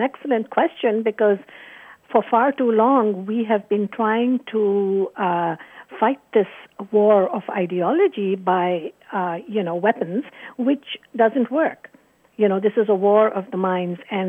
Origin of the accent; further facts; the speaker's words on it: Pakistan; I come from Pakistan, which is the land of Malala Yousafzai.